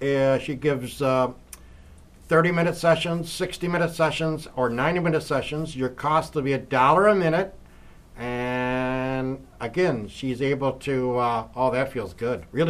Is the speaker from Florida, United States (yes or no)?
no; Lyons, New York, United States; My hometown where I was born, Lyons, New York.